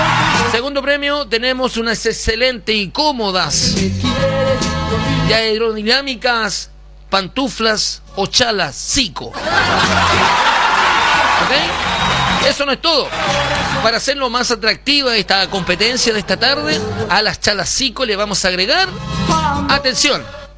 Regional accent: Viña del Mar, Valparaíso, Chile

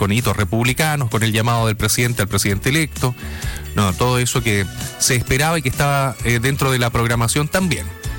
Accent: Chile

